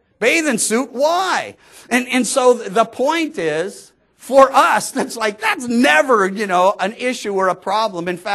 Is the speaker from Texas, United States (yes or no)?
no; California, United States